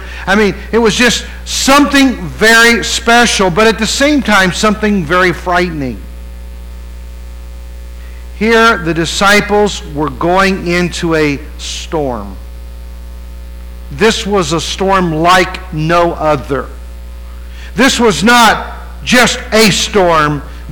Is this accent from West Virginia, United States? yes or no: yes; West Virginia, United States; When I grew up in West Virginia, I remember growing up there and we had school drills.